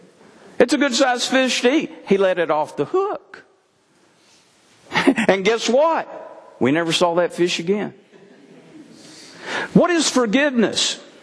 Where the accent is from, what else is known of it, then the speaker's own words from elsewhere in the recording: United States; I know you're an American. I'm an American.